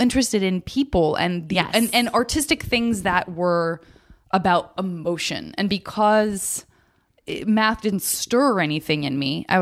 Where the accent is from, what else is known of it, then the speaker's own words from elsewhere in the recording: Tucson, Arizona, United States; I was in Tucson, Arizona.